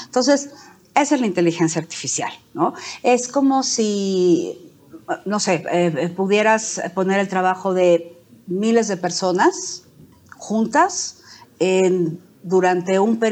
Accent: Mexico; hablaré de terremotos porque los he vivido, tanto desde Microsoft Philanthropies como mexicana, ¿no?

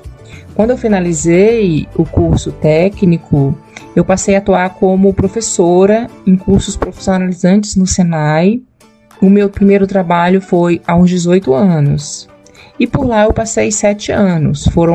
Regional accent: Brasília, Federal District, Brazil; Então, eu nasci em Brasília. Eu tenho 41 anos

